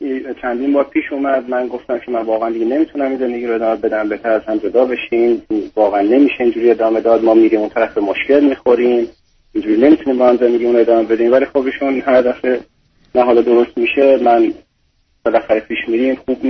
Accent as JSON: {"language": "Persian", "country": "Iran", "tie": "born or raised there", "said": "من در واقع توی ایران خوب به دنیا اومدم و بزرگ شدم."}